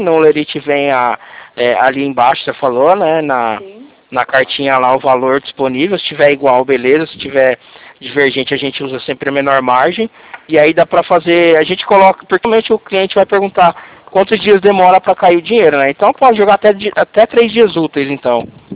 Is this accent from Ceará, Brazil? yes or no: no; Presidente Prudente, São Paulo, Brazil; Porque eu sou de Presidente Prudente, né?